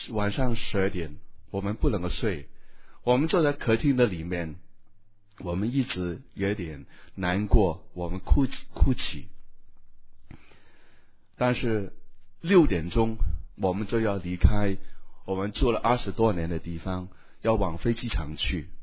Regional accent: Hong Kong; moved away as an adult; now in United States; 我在香港长大，在香港做一个传道人

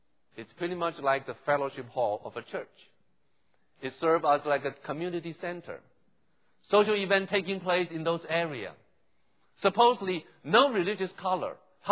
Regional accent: Taiwan; growing up in Taiwan, I know that's pretty much the customary in Taiwan.

